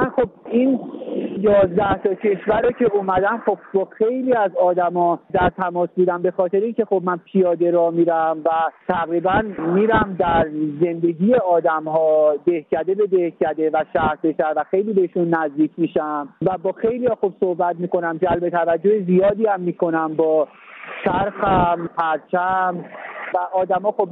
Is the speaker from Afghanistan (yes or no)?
no; Iran; now in Sweden; من گذرنامه ایران رو دارم. من ایرانی هستم و با اینکه 32 سال سوئد زندگی میکنم، هیچ وقت تقاضای اینو نکردم که پاس سوئدی بگیرم یا سوئدی بشم.